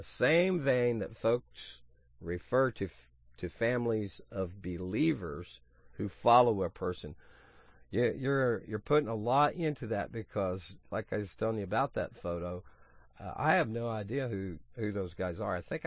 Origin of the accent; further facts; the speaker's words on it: Oklahoma, United States; I was born in Oklahoma from second grade on up for a good long while in life.